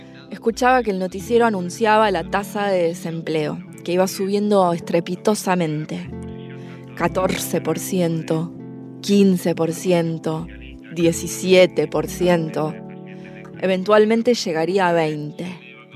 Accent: Argentina; moved away; a causa de que el país, la Argentina, tuvo un colapso casi total, económico, político, social.

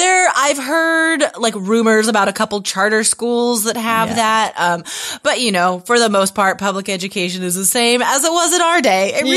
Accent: United States; Well, seeing as I'm from the States and it is an enormous country

